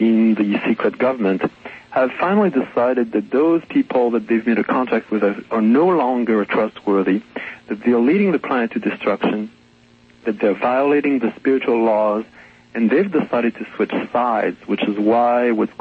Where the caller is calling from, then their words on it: California, United States; I'm calling from the Kingdom of Light. I'm calling from California.